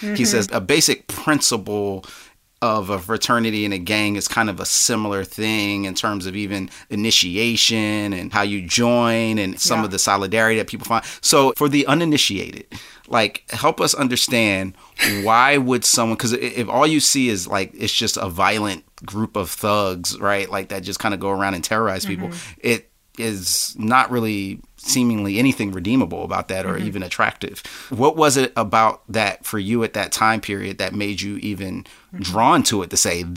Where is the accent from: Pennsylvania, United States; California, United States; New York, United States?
Pennsylvania, United States; Philadelphia; I heard of gangs growing up in Philly and knew of them